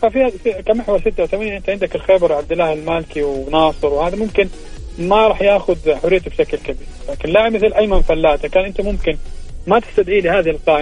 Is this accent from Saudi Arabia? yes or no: yes; Saudi Arabia; يعني أنا أنا أنا أنا كسعودي